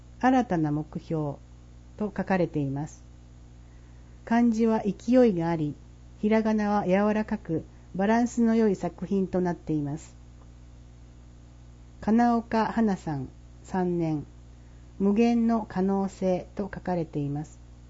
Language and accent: Japanese; Inagawa, Akita, Japan; 実際に留学してみると、国際交流の大切さに加え、自分のふるさと日本や稲川町のことを伝え、共有することの楽しさを知りました。帰国後はもっと稲川町のことを知りたいと思い